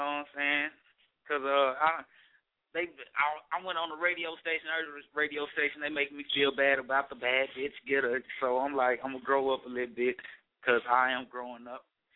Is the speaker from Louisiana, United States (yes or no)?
yes; Monroe, Louisiana, United States; Everybody that's new … I'm from Monroe, Louisiana, area code 318. I'm a country guy, you know what I'm saying